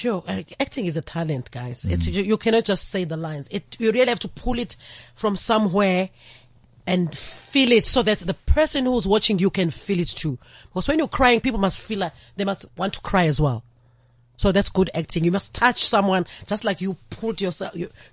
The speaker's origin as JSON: {"language": "English", "town": "Umlazi", "region": "KwaZulu-Natal", "country": "South Africa", "tie": "born or raised there", "said": "In Umlazi."}